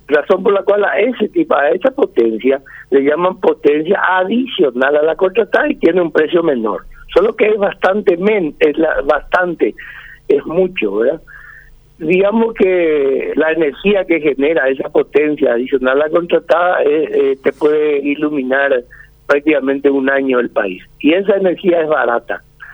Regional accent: Paraguay; yo como paraguayo

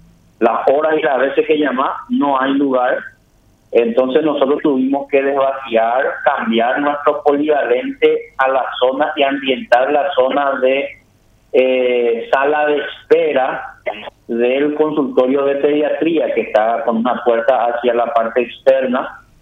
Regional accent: Coronel Bogado, Itapúa, Paraguay; yo soy de acá, nací en este hospital que ahora estoy como director

